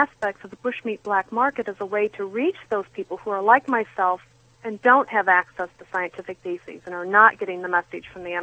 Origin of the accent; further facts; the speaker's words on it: Missouri, United States; here in my home state of Missouri